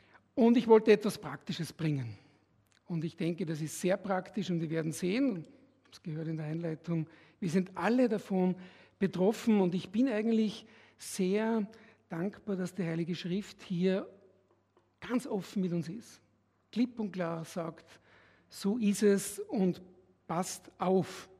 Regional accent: Austria; war ich in Wien in einer Gemeinde, ich komme ja aus Österreich.

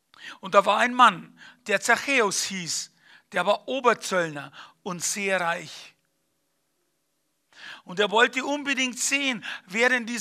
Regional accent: Bavaria, Germany; kein Deutscher bin, sondern ich bin Bayer, okay? Und da bin ich stolz drauf

